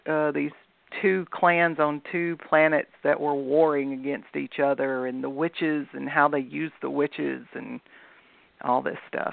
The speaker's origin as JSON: {"language": "English", "town": "Selmer", "region": "Tennessee", "country": "United States", "tie": "born or raised there", "also_born_or_lived": "Memphis", "said": "I was born in Memphis, Tennessee, and we moved from Memphis to a little place called Selmer, Tennessee, which is in McNairy County."}